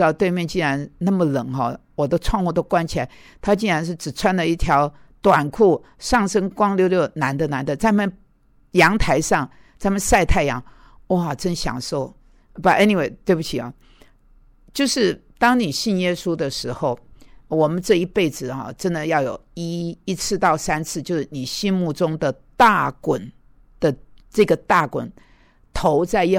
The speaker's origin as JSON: {"language": "Chinese", "country": "Taiwan", "tie": "born or raised there", "moved": "as an adult", "lives_now": "United States", "said": "我在美国的时间多过我在台湾的时间因为出生在那里，在那里读书，大学毕业工作四年，好出国，我比较多时间是在美国，不是在台湾。"}